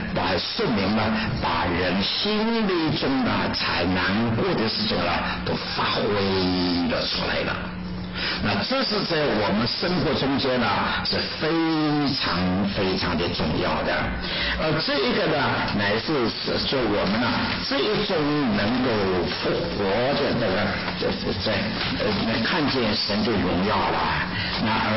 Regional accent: China; 我们中国人啊，不知不觉被孔夫子的教训所捆绑住了。

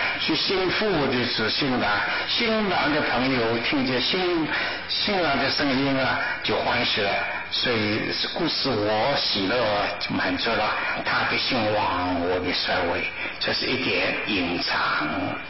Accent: Ningbo, Zhejiang, China; 我是江浙人，上说的上海话呢，你们其他省份的这上海人讲的话和宁波人讲的话不大懂的。我们宁波知道这个是宁波话

